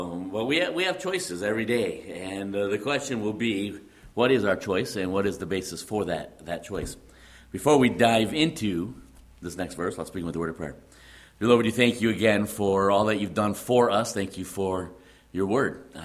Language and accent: English; Midwest, United States; accent: Midwestern; I'm not going to do this in a British accent, so this is just my Midwestern accent.